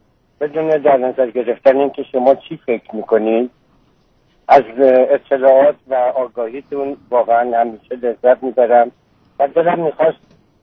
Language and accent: Persian; Iran; 69 سالم هست، در دینشون بزرگ شدم چه در ایران چه در اینجا